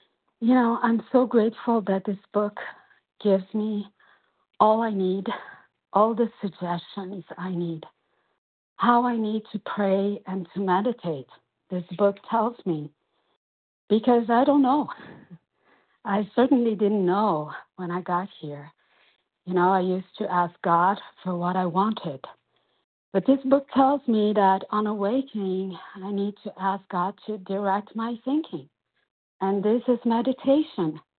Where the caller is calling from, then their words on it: Brazil; and I'm calling from Brazil.